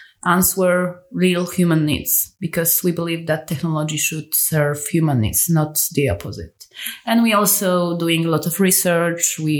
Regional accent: Warsaw, Masovian Voivodeship, Poland; I'm from Warsaw.

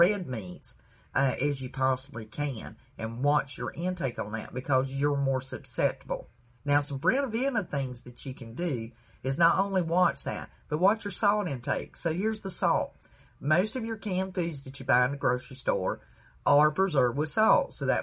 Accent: the South, United States; I'm definitely from the South. You can tell by the way I talk.

